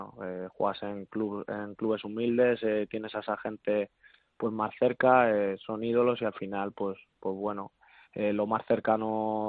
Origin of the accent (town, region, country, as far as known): Madrid, Community of Madrid, Spain